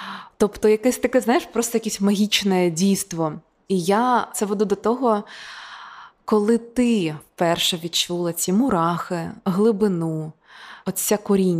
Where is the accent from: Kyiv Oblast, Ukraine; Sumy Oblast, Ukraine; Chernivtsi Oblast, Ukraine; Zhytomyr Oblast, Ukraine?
Sumy Oblast, Ukraine; Sumy; І я родом із Сумщини, тобто я сумчанка, я народилася в Сумах і виросла.